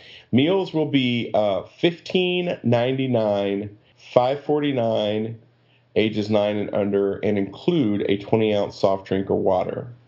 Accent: the South, United States; I'm from the South. It's pecan.

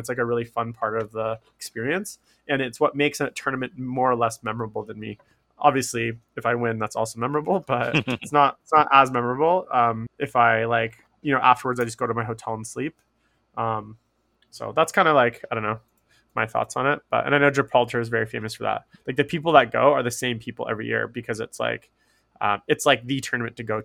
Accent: Canada; I'm coming from Canada. I don't know anyone.

